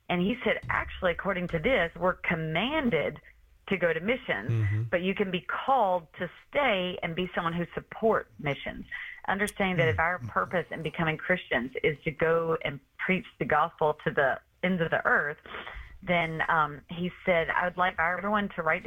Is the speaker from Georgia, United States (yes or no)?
yes; Georgia, United States; growing up in South Georgia in the Bible Belt.